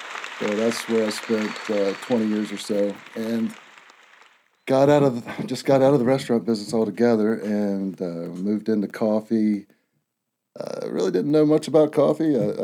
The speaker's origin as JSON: {"language": "English", "region": "West Virginia", "country": "United States", "moved": "yes", "lives_now": "North Carolina, United States", "said": "From West Virginia."}